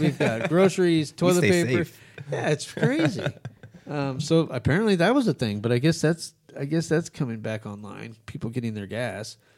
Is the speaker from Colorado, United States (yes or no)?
no; Albuquerque, New Mexico, United States; I grew up in Albuquerque, New Mexico.